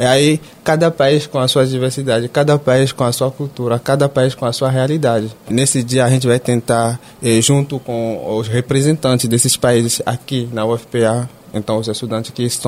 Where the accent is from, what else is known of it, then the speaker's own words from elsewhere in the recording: Benin; Eu sou de Benin.